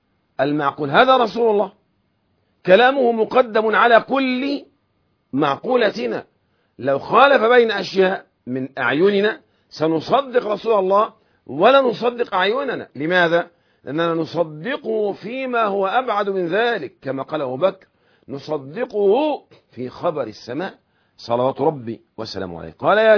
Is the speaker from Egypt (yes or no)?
yes; Egypt; وهذا مشهور عندنا في مصر، موضوع منابع المياه وأثيوبيا والسودان وإلى آخره.